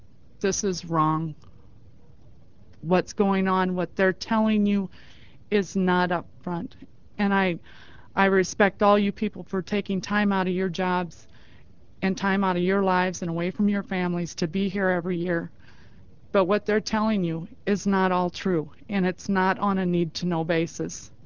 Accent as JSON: {"language": "English", "town": "Mitchell", "region": "South Dakota", "country": "United States", "said": "I'm here on behalf of myself. I'm from Mitchell, South Dakota."}